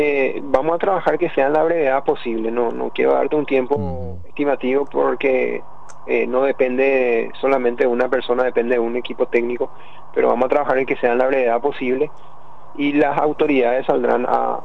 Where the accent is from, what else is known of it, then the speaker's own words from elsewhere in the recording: Paraguay; el deber que nos toca como paraguayos.